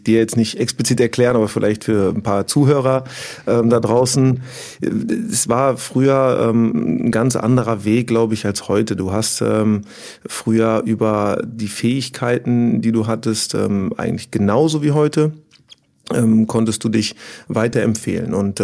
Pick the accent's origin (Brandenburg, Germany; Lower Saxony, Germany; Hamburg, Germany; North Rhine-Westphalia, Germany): North Rhine-Westphalia, Germany; Bonn; geboren 1982 in Bonn